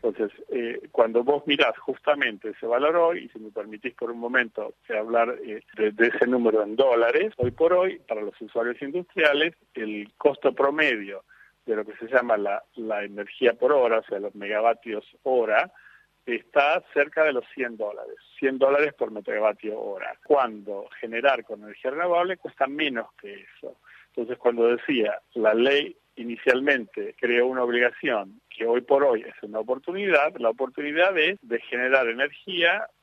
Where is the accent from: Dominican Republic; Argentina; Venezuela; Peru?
Argentina; Bueno, como se escucha, yo soy argentino. Yo me fui a Argentina hace poco más de 20 años con Techint.